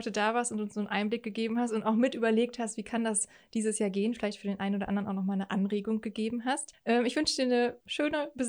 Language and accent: German; Borken, North Rhine-Westphalia, Germany; ich komme aus Borgen